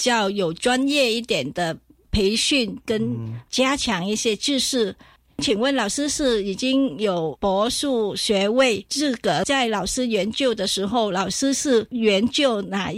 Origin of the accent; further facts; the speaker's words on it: Vietnam; now in Taiwan; 各位听众朋友晚上好， … 来自越南，欢迎收听幸福会客室。